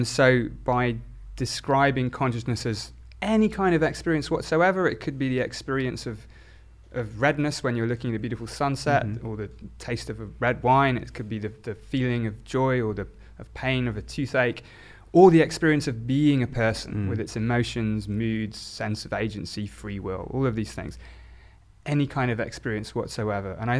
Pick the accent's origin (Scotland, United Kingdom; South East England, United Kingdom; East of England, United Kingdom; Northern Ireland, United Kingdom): South East England, United Kingdom; born there; Well, so I was born in Oxfordshire. My mother was from a Catholic family from Yorkshire, actually. My father was from a Hindu family in Uttar Pradesh.